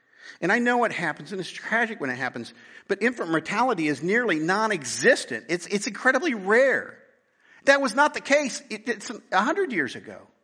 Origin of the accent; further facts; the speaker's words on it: Hazel, Kansas, United States; in my hometown where I grew up in Hazel, Kansas.